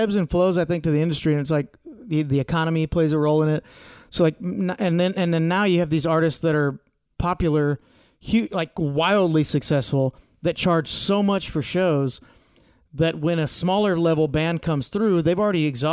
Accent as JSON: {"language": "English", "town": "Corpus Christi", "region": "Texas", "country": "United States", "tie": "born or raised there", "said": "I grew up in Corpus, so I got to represent."}